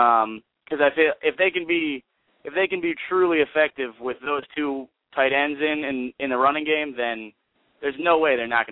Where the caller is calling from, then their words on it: Springfield, Massachusetts, United States; I'm calling from Springfield, Mass.